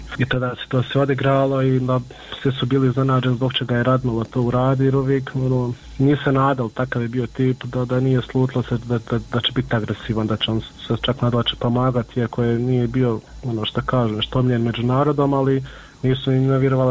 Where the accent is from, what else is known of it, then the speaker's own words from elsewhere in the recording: Miljevina, Republika Srpska, Bosnia & Herzegovina; mi smo svi gore iz Miljevine.